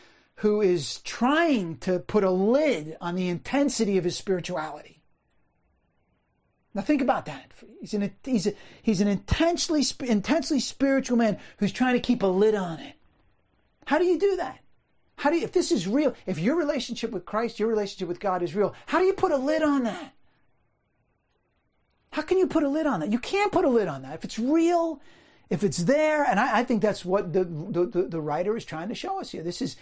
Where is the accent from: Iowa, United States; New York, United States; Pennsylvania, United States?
New York, United States; New Rochelle; moved away; I grew up in New Rochelle. I've been gone from the place where I grew up for 40 years.